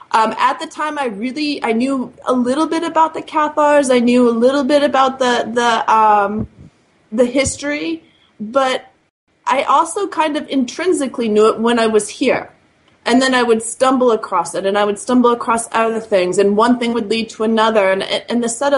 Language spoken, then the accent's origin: English; California, United States; You know, I'm from California, and I love California because I was born there